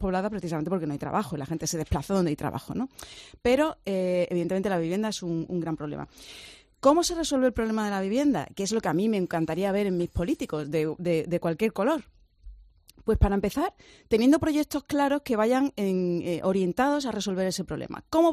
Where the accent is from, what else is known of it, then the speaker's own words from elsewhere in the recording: Andalusia, Spain; yo como andaluza opino